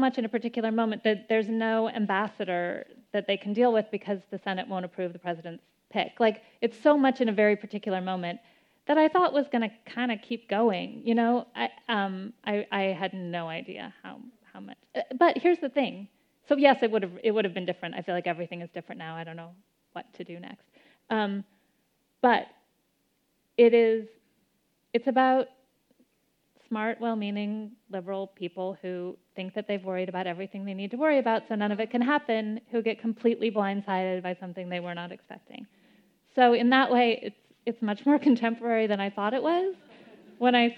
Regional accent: Montana, United States; now in Los Angeles, United States; I feel like I'm from Montana, and I've written a lot about Montana while I live in L.A.

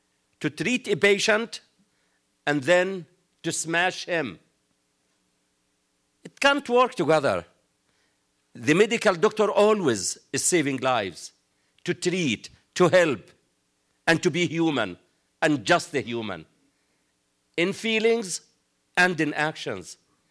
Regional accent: Gaza, Gaza Strip, Palestine; I wanted them to know that I am Palestinian from Gaza.

